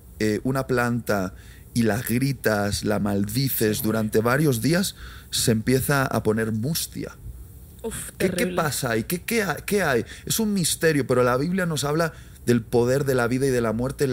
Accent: Spain; Es cierto que cuando expreso ciertas cosas como español suenan fuertes

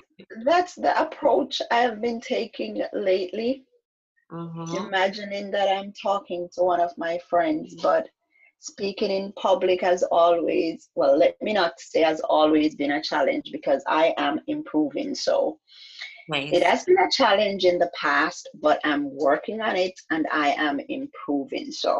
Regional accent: Jamaica; So a few years ago, I was living in Jamaica. I was born and raised in Jamaica.

